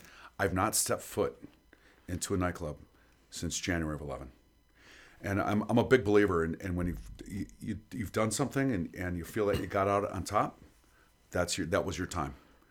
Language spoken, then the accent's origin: English; Chicago, Illinois, United States; now in Las Vegas, United States; You know, I'm from Chicago, right? We have a 5 o'clock license